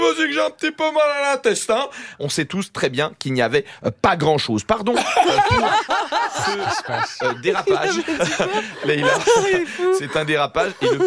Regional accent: Corsica, France; Je n'ai jamais fait de braquage, mais j'ai grandi en Corse.

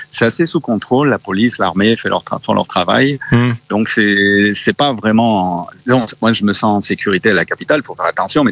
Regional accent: Grenoble, Auvergne-Rhône-Alpes, France; now in Guatemala; Grenoble, je viens de Grenoble.

